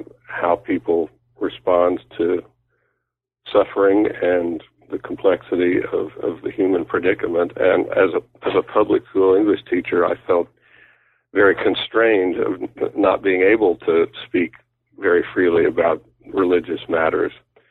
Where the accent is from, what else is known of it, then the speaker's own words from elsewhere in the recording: Oklahoma, United States; I grew up in Oklahoma, went to an Episcopal day school as a high school student